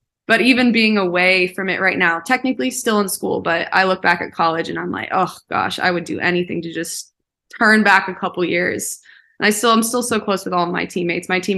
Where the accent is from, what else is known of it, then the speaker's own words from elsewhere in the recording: California, United States; I'm from Southern California, which is concrete and palm trees and beaches, which is different.